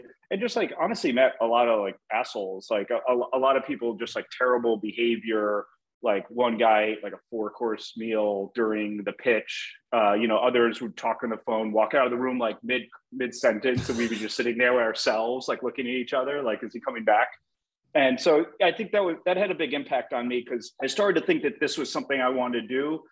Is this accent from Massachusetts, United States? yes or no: yes; Boston, Massachusetts, United States; I grew up in Boston, really liked math and science